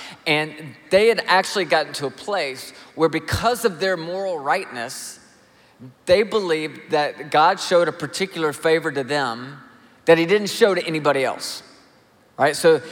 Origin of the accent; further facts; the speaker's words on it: Nashville, Tennessee, United States; So I grew up in Nashville, but my parents were both born in Toledo, Ohio.